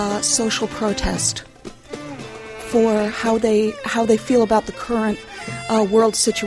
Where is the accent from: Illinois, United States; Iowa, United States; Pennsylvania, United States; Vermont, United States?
Vermont, United States; I'm from Northern Vermont, and I find a lot of people in my area are interested in it